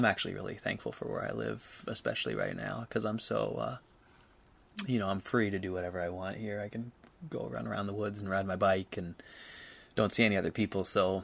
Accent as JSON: {"language": "English", "town": "Seattle", "region": "Washington", "country": "United States", "tie": "born or raised there", "said": "I grew up in Seattle, as I just said, and as soon as I could, I left. And I've always lived in more rural areas"}